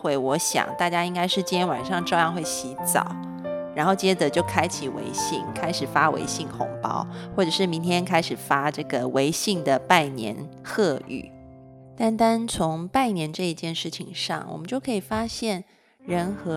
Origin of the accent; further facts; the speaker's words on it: Taiwan; 大家都会说啊，你是道地广东人。其实不是，我是台湾人。